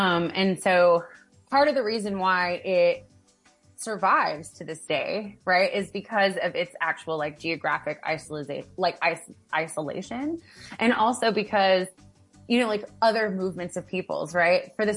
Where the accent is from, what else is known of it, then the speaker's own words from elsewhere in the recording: Appalachia, United States; I started working on Appalachian English because I'm from Appalachia, right?